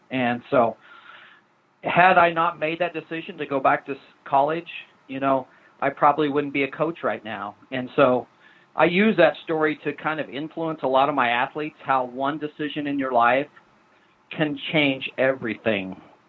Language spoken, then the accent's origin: English; Rosalia, Kansas, United States; also born or lived in Douglas; And at the about 5th grade, we moved away from Douglas and went to near El Dorado to a little bitty town called Roselia. And I graduated from Flint Hills High School in Roselia, Kansas.